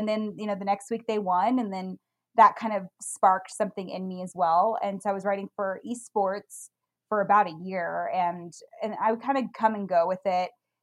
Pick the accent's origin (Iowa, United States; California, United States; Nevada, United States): Nevada, United States; Reno; I'm from Reno, Nevada, which is a very small town, and I'm in a small community in that town.